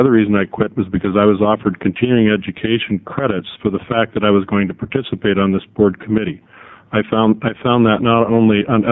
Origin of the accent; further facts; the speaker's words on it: Silverton, Oregon, United States; I'm from Silverton, Oregon.